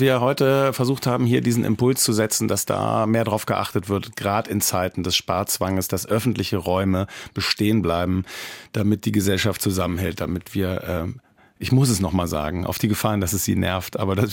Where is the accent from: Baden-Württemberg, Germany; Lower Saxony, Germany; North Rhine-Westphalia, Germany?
Lower Saxony, Germany; Wennigsen; Mir fällt dann auch wieder in meiner Heimatgemeinde unser Schwimmbad.